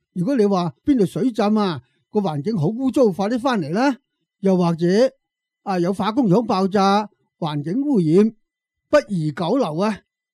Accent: Hong Kong; 我哋香港人

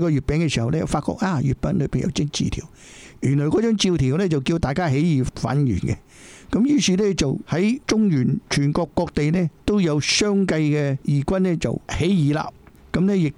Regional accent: Chaozhou, Guangdong, China; 我系潮州人啦，我都好中意食嘅。

